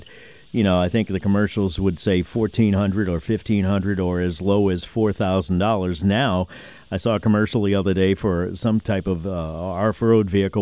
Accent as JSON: {"language": "English", "town": "New Orleans", "region": "Louisiana", "country": "United States", "said": "Laura, I worked in Las Vegas for a while, and I'm from New Orleans originally."}